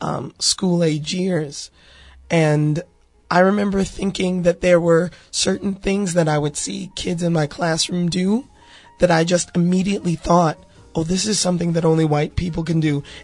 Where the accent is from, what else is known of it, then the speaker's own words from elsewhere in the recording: Chicago, Illinois, United States; Again, I'm from Chicago. I've lived in Minneapolis, other bigger cities